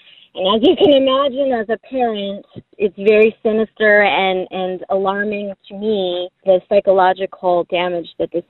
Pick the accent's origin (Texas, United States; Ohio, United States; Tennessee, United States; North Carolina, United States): North Carolina, United States; Durham; from Durham, North Carolina.